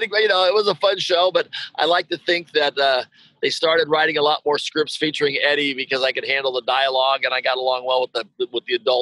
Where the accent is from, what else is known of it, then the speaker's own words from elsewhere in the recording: Los Angeles, California, United States; Yeah, I grew up in Los Angeles in the South Bay area, about 20 miles from Hollywood.